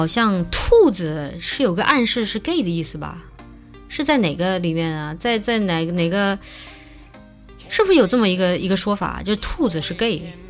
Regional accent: Guangdong, China; 我也是广东人，所以我们是老乡

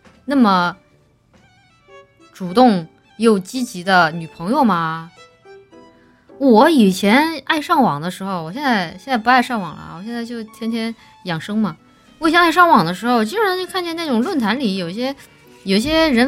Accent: Guangdong, China; 是啊，我小时候住在广东，生蚝挺便宜的

